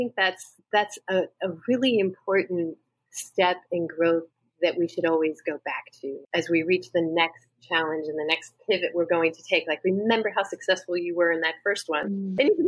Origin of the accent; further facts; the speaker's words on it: East Coast, United States; So I grew up on the East Coast, and I went to school on the West Coast.